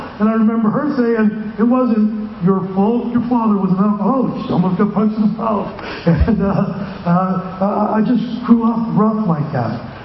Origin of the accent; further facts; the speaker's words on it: Houston, Pennsylvania, United States; I'm from Houston, PA, small town.